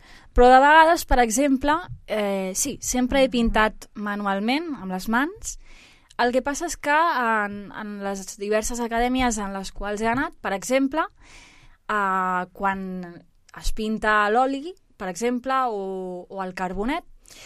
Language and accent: Catalan; Barcelona, Catalonia, Spain; born there; sóc una noia de 31 anys, vaig néixer a Barcelona